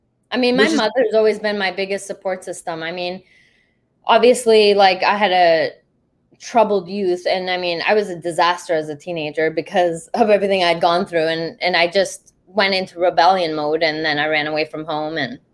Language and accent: English; Canada; she left home when she was 17 and like moved to Toronto, which was like 5 hours from my hometown.